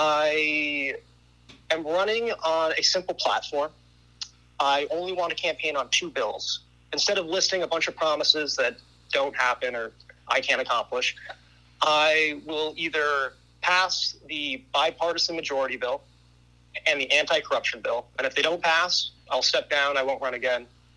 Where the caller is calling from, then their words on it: Colony, United States; Yep, I'm calling from Colony.